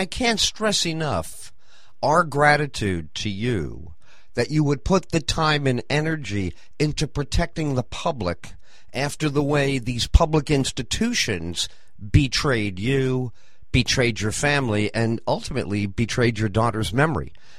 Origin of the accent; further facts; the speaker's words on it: Deer Park, New York, United States; also born or lived in Plainview; I knew it. I knew it. I'm from Deer Park and Plainview. What town?